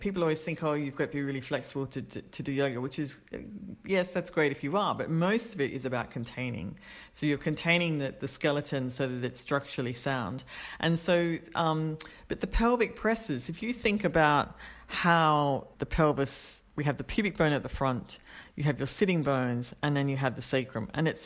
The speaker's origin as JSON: {"language": "English", "country": "Australia", "said": "I'm Australian"}